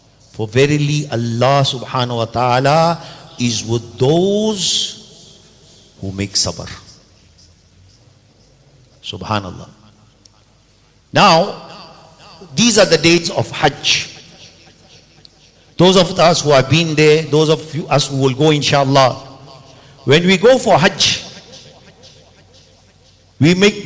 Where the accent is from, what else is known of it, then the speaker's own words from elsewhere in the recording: South Africa; I am here present in South Africa, in my hometown.